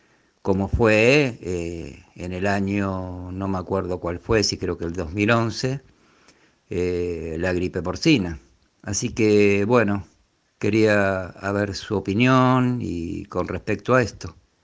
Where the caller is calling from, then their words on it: Merlo, San Luis, Argentina; de Merlo, San Luis.